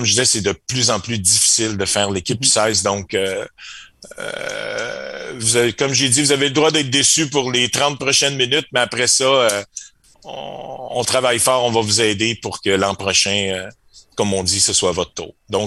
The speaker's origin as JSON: {"language": "French", "region": "Quebec", "country": "Canada", "said": "On vient du Québec."}